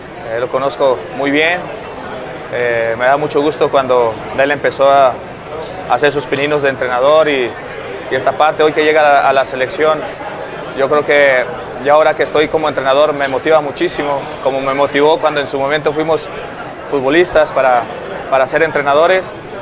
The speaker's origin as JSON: {"language": "Spanish", "country": "Mexico", "said": "Como buen mexicano"}